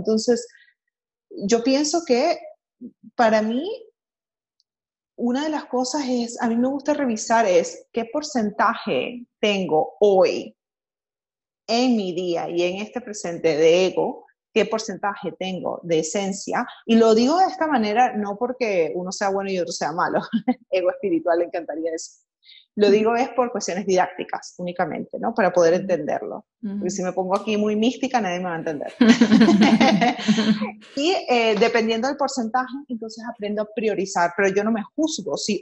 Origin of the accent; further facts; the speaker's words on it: Venezuela; moved away; en un país donde soy inmigrante y soy venezolana, ni siquiera tengo pasaporte